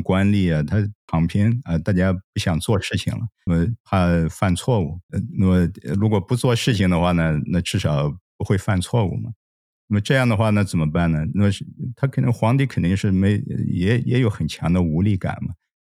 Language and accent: Chinese; China; 跟我们中国人各行各业，尤其是经济领域大家的这种韧性是有关系的